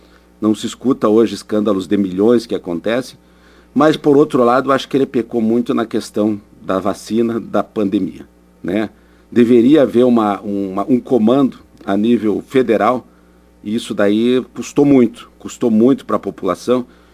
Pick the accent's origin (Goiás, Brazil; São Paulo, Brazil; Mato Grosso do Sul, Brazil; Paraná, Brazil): Paraná, Brazil; União da Vitória; born there; Eu nasci em União da Vitória, meus irmãos mais velhos, minha irmã que faleceu ano passado e meu irmão nasceram no Líbano, vieram de navio do Líbano.